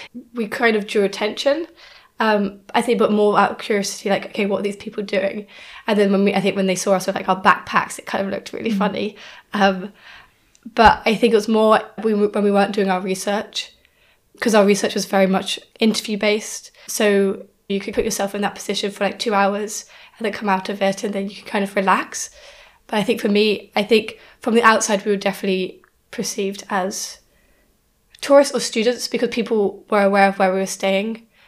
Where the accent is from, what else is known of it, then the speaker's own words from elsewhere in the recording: Maastricht, Limburg, Netherlands; we're students from the Netherlands, from Maastricht